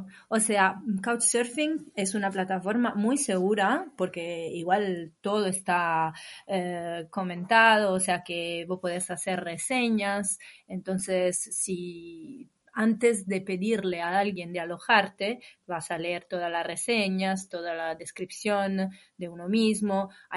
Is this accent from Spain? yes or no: no; Imola, Emilia-Romagna, Italy; Spanish is a second language; Yo soy del norte de Italia, de un pueblo que se llama Imola, que si por alguien conoce es donde murió Ayrton Senna, el piloto de Fórmula 1. Pero la verdad es que yo también viví en lugares distintos. A los 19 me trasladé a Londres